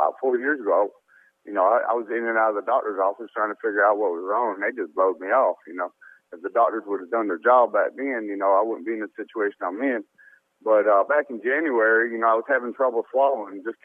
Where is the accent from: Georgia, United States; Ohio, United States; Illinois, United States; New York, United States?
New York, United States; Niagara Falls; also born or lived in Tonawanda; We grew up in Niagara Falls, New York, through grade school and junior high. And then moved on to Tonawanda, city of Tonawanda there.